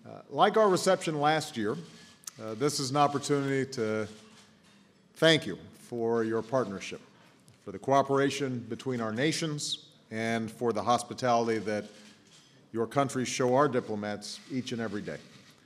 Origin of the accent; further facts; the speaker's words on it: Chicago, Illinois, United States; just like I understand that you visited my hometown of Chicago.